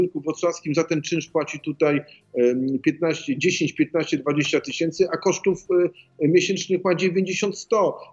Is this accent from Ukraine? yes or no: no; Wrocław, Lower Silesian Voivodeship, Poland; jako urodzony wrocławianin